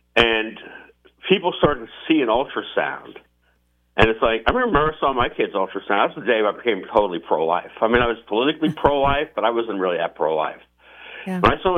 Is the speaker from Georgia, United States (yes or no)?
yes; Georgia, United States; I grew up in Georgia, right? I could never be a Republican. That's the party that burned my state.